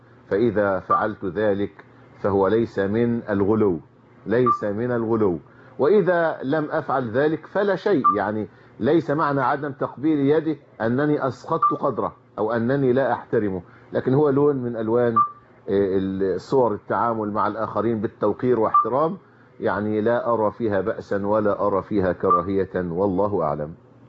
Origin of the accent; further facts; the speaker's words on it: Egypt; وإحنا عندنا في الريف المصري عادة طيبة،